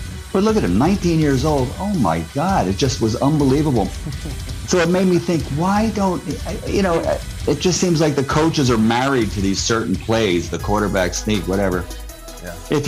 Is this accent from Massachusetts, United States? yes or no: no; Philadelphia, Pennsylvania, United States; I'm an Eagles fan, born and raised in Philly and everything.